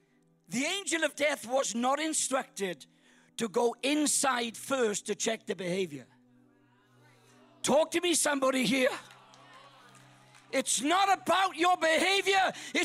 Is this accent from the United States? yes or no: no; Wales, United Kingdom; accent: Welsh; and I'm from Wales. Got a Welsh accent, as you can tell.